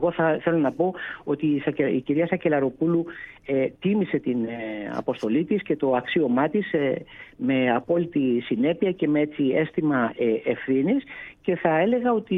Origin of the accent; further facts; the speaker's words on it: Ioannina, Epirus, Greece; επειδή είμαι και υπηρώτης, έχω καταγωγή από τα Γιάννενα, να είμαι διπλά υπερήφανος για αυτή την επιλογή